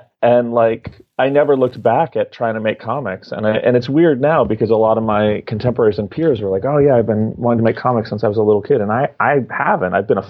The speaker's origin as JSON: {"language": "English", "town": "Manhattan", "region": "New York", "country": "United States", "said": "No, I'm from the city. I'm from Manhattan."}